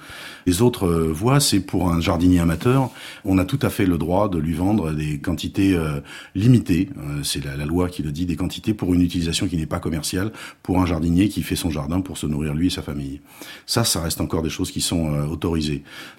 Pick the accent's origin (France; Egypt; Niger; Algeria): France; Paris, Île-de-France; born there; je venais pas de la terre, je venais du béton, je suis né à Paris